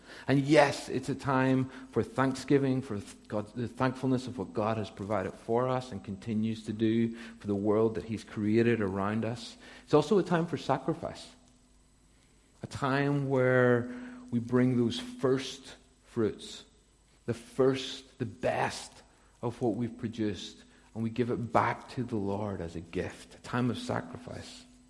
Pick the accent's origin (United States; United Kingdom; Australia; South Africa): United Kingdom; Ballymena, Northern Ireland; I grew up just outside Ballymena. You might have noticed that from how I said the word stone.